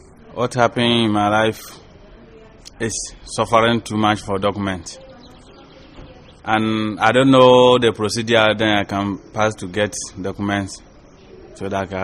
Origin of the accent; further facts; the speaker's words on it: Ghana; also born or lived in Côte d'Ivoire; now in Europe; I'm from Ghana, my part from Cote d'Ivoire.